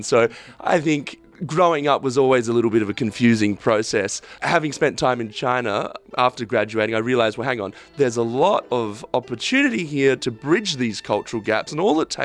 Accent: Australia; now in United States; I'm from Australia. I'm of a mixed Chinese-Australian heritage. So my mother's from Taiwan, dad's Australian. But I'm currently based in the US right now. I'm studying for a Master's of Law at Harvard Law School.

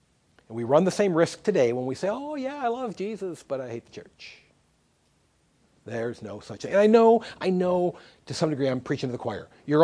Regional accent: Midwest, United States; Now, I grew up in the Midwest. I love the Midwest, okay?

